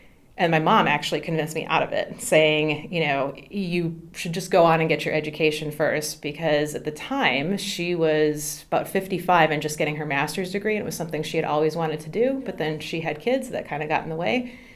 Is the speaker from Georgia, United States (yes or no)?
no; Eagan, Minnesota, United States; also born or lived in St. Paul; I was born in St. Paul, Minnesota, and grew up in a suburb of St. Paul called Eagan, E-A-G-A-N.